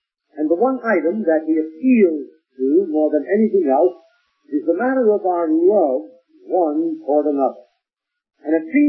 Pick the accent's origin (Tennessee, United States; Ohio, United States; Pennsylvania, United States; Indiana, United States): Pennsylvania, United States; Philadelphia; I was raised in Philadelphia, and I'm sorry to say that it has degenerated into the city of brotherly shove.